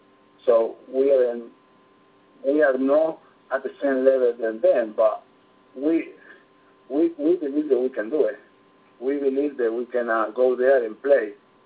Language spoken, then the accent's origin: English; Argentina; English is a second language; now in United States; after I come back to my country, I'm from Argentina, and I went to play in another country in Italy, and I come back again into the United States in 2005, and I stay here